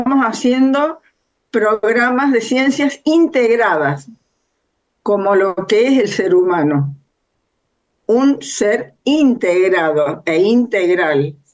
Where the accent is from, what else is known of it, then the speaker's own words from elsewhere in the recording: Córdoba, Argentina; como yo soy de Córdoba, a veces, de casualidad, hay varios cordobeses